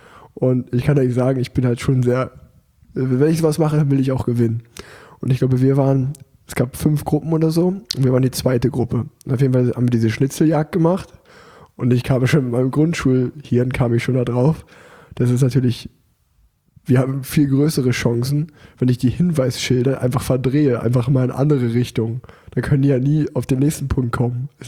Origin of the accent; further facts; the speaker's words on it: Unna, North Rhine-Westphalia, Germany; in Unna, wo ich groß geworden bin, da gab es mal so einen einzelnen Bolzplatz.